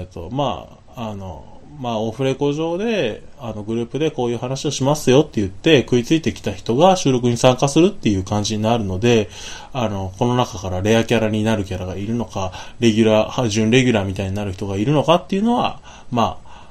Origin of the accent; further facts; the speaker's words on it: Osaka, Japan; もう僕ら大阪ですけど